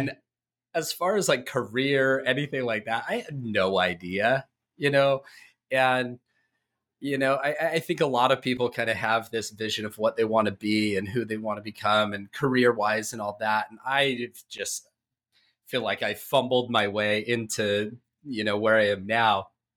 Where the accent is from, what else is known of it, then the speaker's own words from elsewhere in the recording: Ramona, California, United States; So I grew up in San Diego. And I say San Diego because I grew up in a small town, like Northeast County, San Diego, that nobody knows, a little town called Ramona.